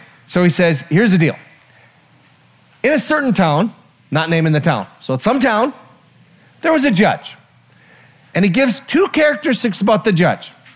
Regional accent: Minnesota, United States; So I'm from the Iron Range, huh? I've met an Iron Ranger, some down here too

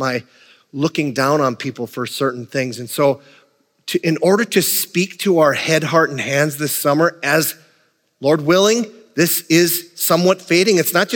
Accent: Hibbing, Minnesota, United States; We grew up together in Hibbing.

